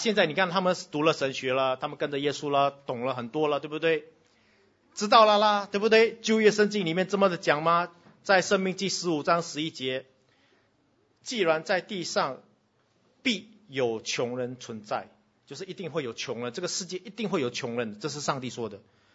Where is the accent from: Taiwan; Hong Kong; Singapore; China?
Singapore